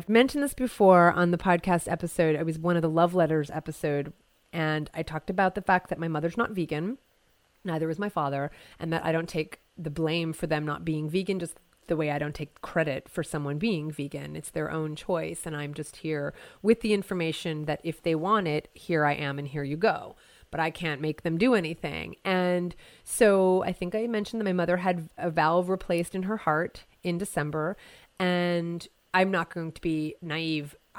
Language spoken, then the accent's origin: English; New Jersey, United States; now in California, United States; Now, I've been in California for over 16 years. Many of you know that I was raised in New Jersey, and I've been here for 16 years, very intentionally, very happily.